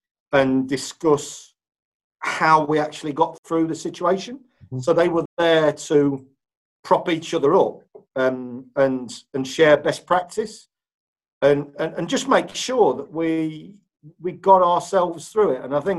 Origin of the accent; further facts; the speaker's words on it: Leicester, East Midlands, United Kingdom; People that know me will know that I was born and bred in Leicester. So this is my hometown.